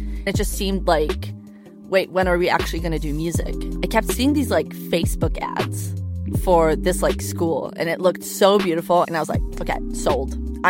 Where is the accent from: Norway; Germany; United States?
Norway; I'm from Norway.